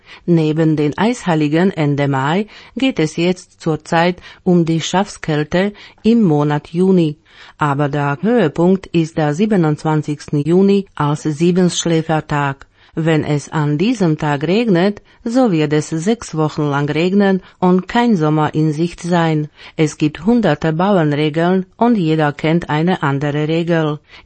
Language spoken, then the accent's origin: German; Gera, Thuringia, Germany; sorgt jedes Jahr in meiner Heimatstadt Gera für großes Aufsehen